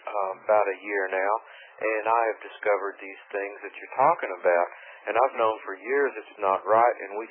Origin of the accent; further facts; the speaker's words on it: Texas, United States; And I'm from Texas, calling from Texas.